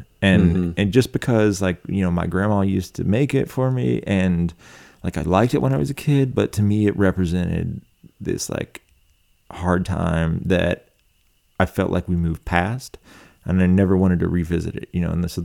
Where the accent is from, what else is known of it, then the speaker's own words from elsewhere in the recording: Appalachia, United States; who you are and what your experience is as an Appalachian.